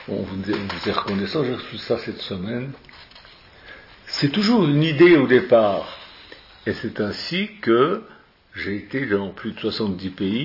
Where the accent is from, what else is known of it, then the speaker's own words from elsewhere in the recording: Switzerland; moved away as an adult; now in France; Une fois j'ai eu l'idée de venir en France, parce que comme vous le savez, je suis suisse, et puis j'ai eu l'idée de venir en France, puis j'ai rencontré Michou, puis je suis plus reparti.